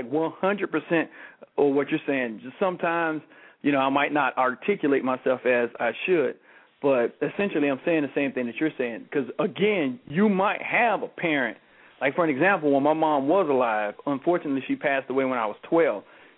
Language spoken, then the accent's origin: English; Georgia, United States; Because, you know, I'm a country boy. I'm from Georgia.